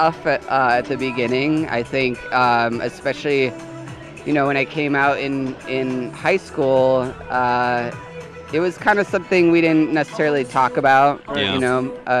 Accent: Faribault, Minnesota, United States; also born or lived in Northfield; So I grew up in Northfield and Faribault, kind of split my time between both towns. I went to school in Faribault

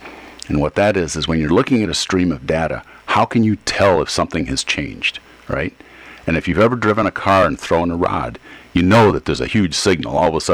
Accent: Rochester, Minnesota, United States; When I grew up, I couldn't go, because I'm driving from Rochester to Stuartville, past cornfields

